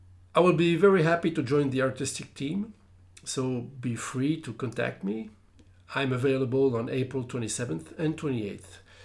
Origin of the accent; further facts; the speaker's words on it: Toronto, Ontario, Canada; English is a second language; also born or lived in Paris; I spent all my youth in Toronto, Ontario, Canada. So I speak very fluently in English and in French. I was born in 1967 in Paris, but I still have family in Canada.